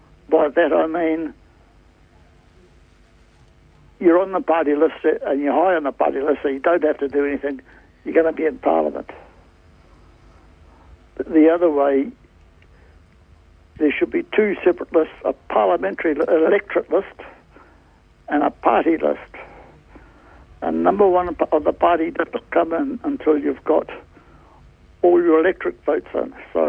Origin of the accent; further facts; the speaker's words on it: Auckland, New Zealand; moved away as an adult; Born and raised in Auckland. I came down here 12 years ago.